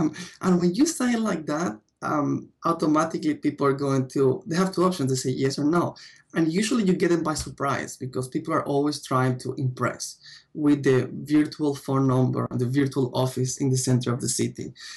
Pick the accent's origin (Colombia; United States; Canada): Colombia; now in Australia; So before they were asking me, I had to put my story. So I had to tell them, I'm Colombian.